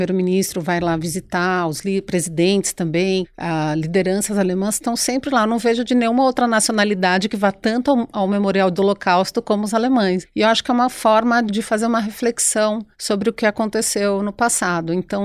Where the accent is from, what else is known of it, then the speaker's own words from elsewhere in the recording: Brazil; Como brasileiro, coisas que aconteceram no nosso passado